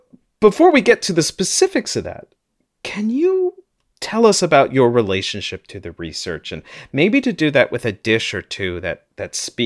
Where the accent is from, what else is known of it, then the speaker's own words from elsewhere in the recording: St. Louis, Missouri, United States; now in Toronto, Canada; I grew up in St. Louis, though I'm in Toronto now.